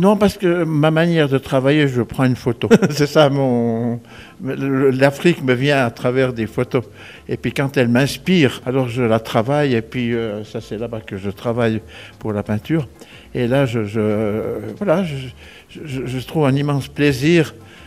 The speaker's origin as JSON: {"language": "French", "region": "Fribourg", "country": "Switzerland", "said": "je suis fribourgeois. Même plus que ça, je suis gruérien."}